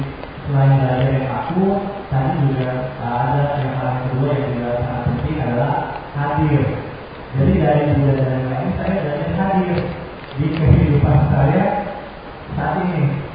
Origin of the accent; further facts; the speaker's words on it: Manado, North Sulawesi, Indonesia; Saya memakan segalanya karena saya dari Manado.